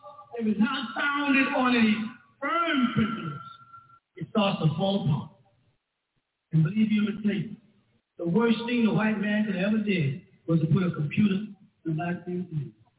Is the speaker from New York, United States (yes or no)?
no; Missouri, United States; I'm from Missouri. Show me.